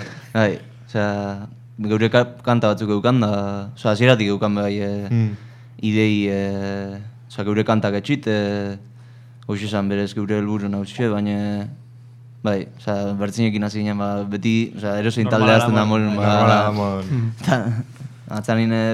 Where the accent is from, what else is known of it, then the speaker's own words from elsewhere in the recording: Ondarroa, Basque Country, Spain; Ba, gu dena, Ondarrutik gatoz.